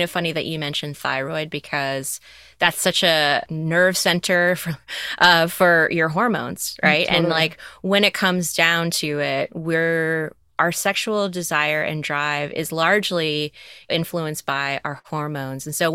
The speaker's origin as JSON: {"language": "English", "region": "the South", "country": "United States", "tie": "born or raised there", "said": "I grew up in the South and there were a lot of cross-political relationships that I knew of."}